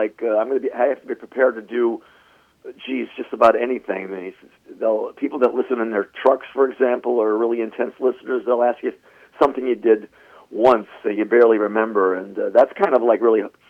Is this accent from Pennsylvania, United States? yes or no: yes; Wilkes-Barre, Pennsylvania, United States; I'm from Wilkes-Barre, Pennsylvania, and I just love theaters like that.